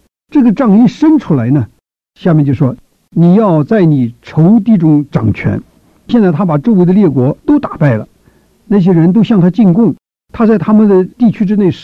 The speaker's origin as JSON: {"language": "Chinese", "country": "China", "said": "我们中国人呢，这个王子都是派出去啊，作为这分封之王啊，做诸侯。"}